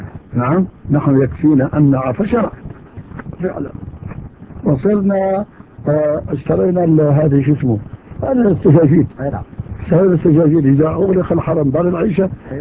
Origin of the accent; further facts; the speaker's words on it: Morocco; نحن تعبنا شوية في داخل المدينة لأن نحن من المغرب